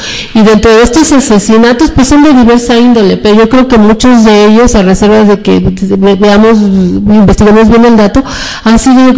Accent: Mexico City, Mexico; aquí en la Ciudad de México, yo soy de aquí, de la Ciudad de México

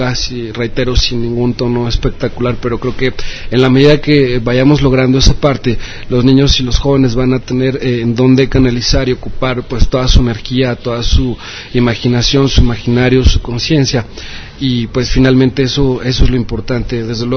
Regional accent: Mexico; establecer esa identidad común entre todos los mexicanos, como mexicanos que somos

